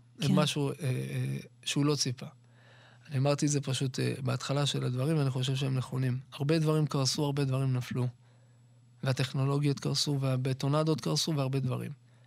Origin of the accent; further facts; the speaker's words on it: Rosh Pina, Northern District, Israel; אני אישית גדלתי בראש פינה.